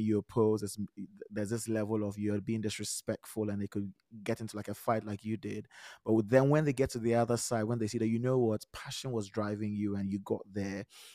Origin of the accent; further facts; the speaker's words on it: Ghana; So she's Nigerian, I'm Ghanaian.